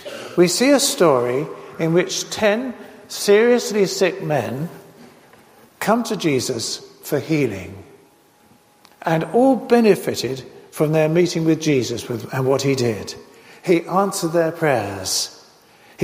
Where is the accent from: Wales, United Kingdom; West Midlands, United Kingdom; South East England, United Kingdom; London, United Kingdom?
London, United Kingdom; I was brought up in London, in the outskirts of London